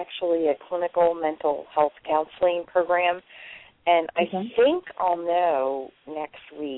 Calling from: Delaware, United States; I'm actually calling from Delaware.

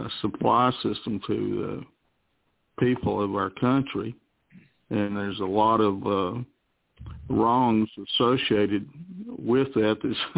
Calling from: Alabama, United States; I'm calling from Alabama.

